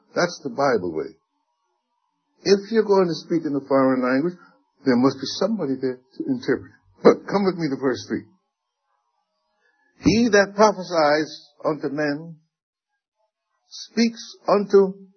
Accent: New York City, New York, United States; Even when I grew up in New York City, horses were becoming more and more rare.

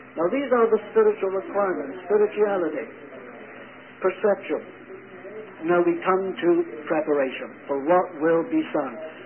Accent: Scotland, United Kingdom; And that appealed to me as a Scotsman.

